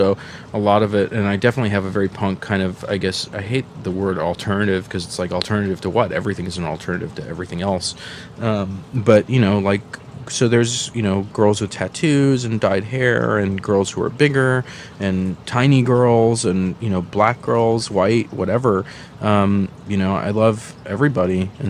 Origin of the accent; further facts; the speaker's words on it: Palestine; also born or lived in Saudi Arabia; I'm Palestinian. I was born in Saudi Arabia.